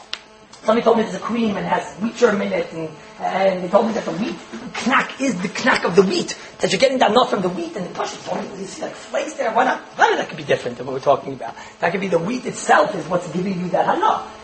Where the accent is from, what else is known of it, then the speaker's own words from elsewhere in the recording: United States; English is a second language; I remember we were growing up in America